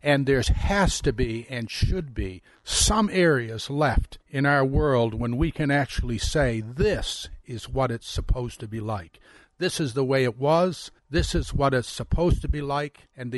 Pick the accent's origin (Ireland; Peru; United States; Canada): Canada; In fact, I'm a Canadian myself